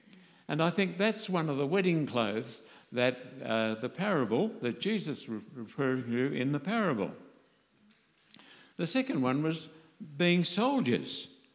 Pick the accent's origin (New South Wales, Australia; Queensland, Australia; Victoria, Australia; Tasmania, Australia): New South Wales, Australia; Bankstown; I remember brother and sister Budgeon when I was growing up in the Church of Christ in Bankstown.